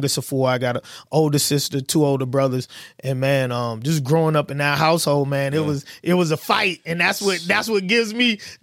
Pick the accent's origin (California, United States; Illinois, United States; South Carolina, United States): South Carolina, United States; Charleston; So I'm from Charleston, South Carolina. That's what … stands for, Chuck Town.